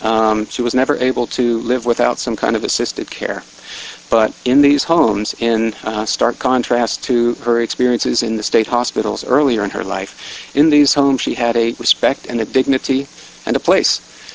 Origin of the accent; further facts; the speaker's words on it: Boston, Massachusetts, United States; also born or lived in Baltimore; I'm from the Boston area, although okay. I was born in Baltimore, Washington, that area.